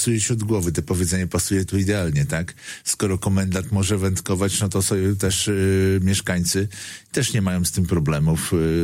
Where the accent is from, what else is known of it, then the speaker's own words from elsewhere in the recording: Suwałki, Podlaskie Voivodeship, Poland; Ja jako rodowity suwalczanin jestem dumny, że taki festiwal się tu odbywa